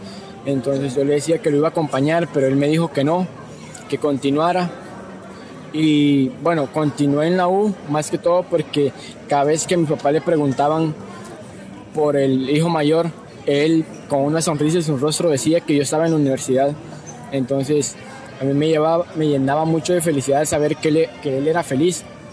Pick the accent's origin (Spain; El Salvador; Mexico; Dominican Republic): El Salvador; moved away; yo procedo del país de El Salvador, tengo 20 años.